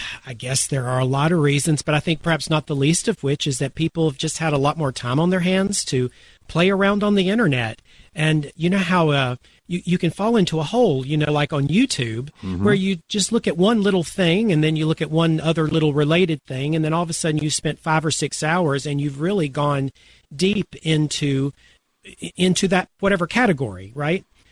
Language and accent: English; the South, United States; Now, I'll confess, as a Southerner and talking about an event that happened well over 150 years ago